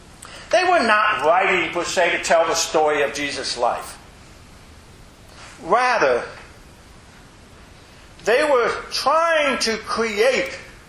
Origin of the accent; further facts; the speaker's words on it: Richmond, Indiana, United States; when I was growing up in Richmond, Indiana, a town of about 42,000 people